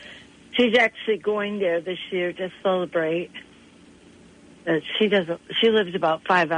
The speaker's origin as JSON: {"language": "English", "town": "Anoka", "region": "Minnesota", "country": "United States", "tie": "born or raised there", "said": "I grew up in Anoka, Minnesota, part of my life"}